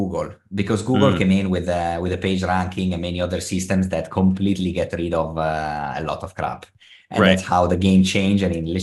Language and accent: English; Italy; now in Dubai, United Arab Emirates; As all of you can probably guess from my accent that I'm Italian, but for the last 17 years, I'm based in Dubai.